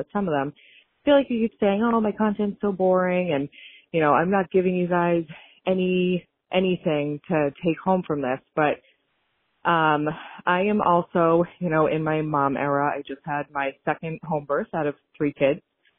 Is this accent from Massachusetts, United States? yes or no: yes; Cape Cod, Massachusetts, United States; I'm from Cape Cod, Massachusetts